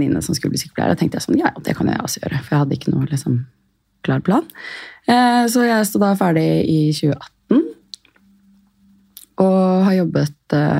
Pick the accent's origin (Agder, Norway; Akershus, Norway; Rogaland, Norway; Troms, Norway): Akershus, Norway; Asker; og er 31, og jeg kommer fra Asker, som jeg egentlig synes er nærmere Lier enn det Lier er rammen.